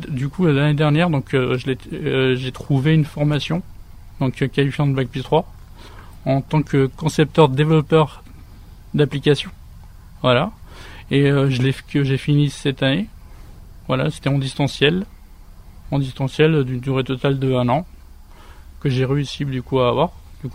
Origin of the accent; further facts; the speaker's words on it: Saint-Martin-d'Hères, Auvergne-Rhône-Alpes, France; Oui, je suis de Saint-Martin-d'Hères.